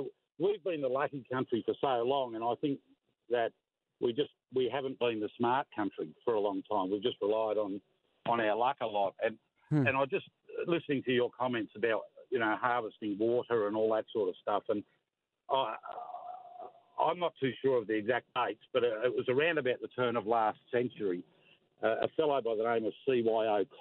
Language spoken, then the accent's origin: English; Sydney, New South Wales, Australia; I'm not from over there, I'm from Sydney